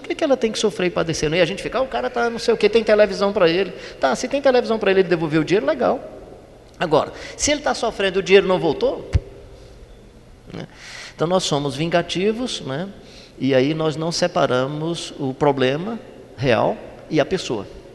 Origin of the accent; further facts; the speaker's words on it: Ceará, Brazil; Como eu me amo e sou cearense